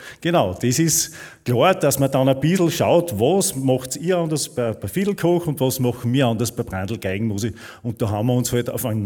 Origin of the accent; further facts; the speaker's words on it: Mariazell, Styria, Austria; Die Jodler aus meiner Heimat, Mariazell, sind sehr, sehr speziell.